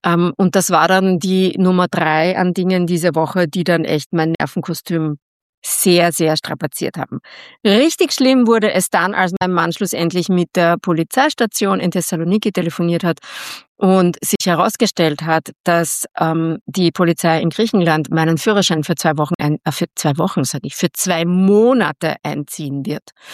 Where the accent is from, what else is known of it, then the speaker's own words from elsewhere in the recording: Austria; Da ich aber als Österreicherin unterwegs bin